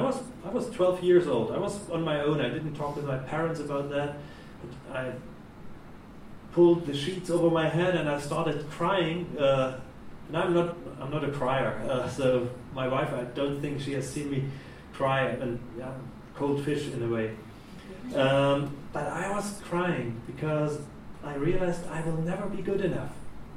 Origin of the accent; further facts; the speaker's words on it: Germany; my hometown in Germany is just a couple of kilometers away from where Luther was born, Martin Luther.